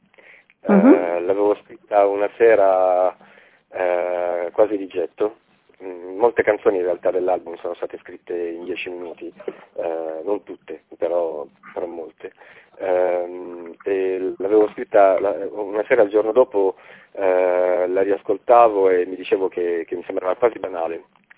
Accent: Apulia, Italy; io vengo dalla Puglia, quindi so bene cosa sia la mixité, diciamo.

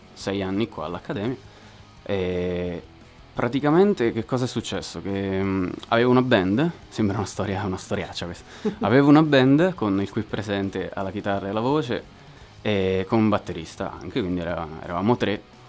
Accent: Ascoli Piceno, Marche, Italy; vengo da Ascoli Piceno, ahimè. Classe 1993, ridono.

